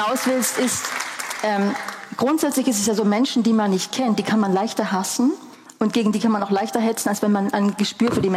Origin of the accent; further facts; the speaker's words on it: East Germany, Germany; Wir sind in der DDR aufgewachsen